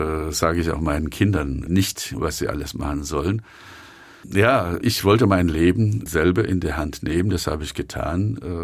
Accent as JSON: {"language": "German", "town": "Kayseri", "region": "Kayseri Province", "country": "Turkey", "said": "also ich komme auch aus Kayseri. Kayseri ist ja so ein Schwabenstaat der Türkei."}